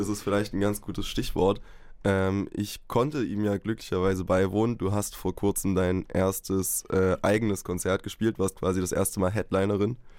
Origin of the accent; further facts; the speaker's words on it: Leipzig, Saxony, Germany; born there; muss ich doch als gebürtiger Leipziger natürlich ein bisschen nachstochern.